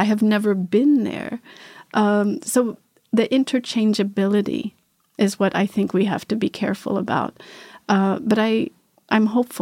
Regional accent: Ethiopia; now in United States; of us who are diaspora, also like I am, I'm also based in the United States. I am Ethiopian, but I'm also American.

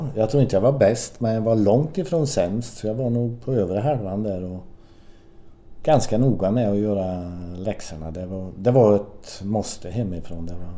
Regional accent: Torsby, Värmland, Sweden; När jag växte upp i Torsby och säger att jag började skolan 6-7 år och så vidare.

